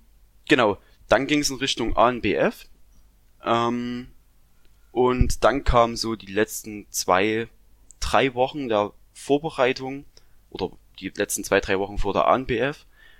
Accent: Saxony, Germany; also ich komme aus Sachsen

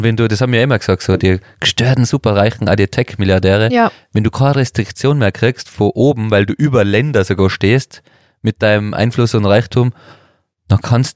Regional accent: Austria; wie wir als Österreicher

